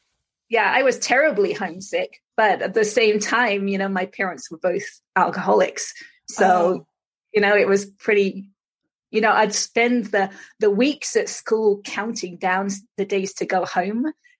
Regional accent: England, United Kingdom; born or raised there; also born or lived in Cornwall

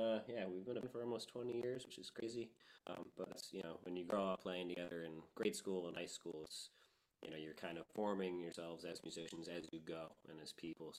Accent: Kent, Connecticut, United States; Yeah, Luke and I are from, my bass player Luke and I are from a town called Kent. It's a small town in Litchfield County, Connecticut. It's kind of 2 hours north of New York City, 3 hours from Boston.

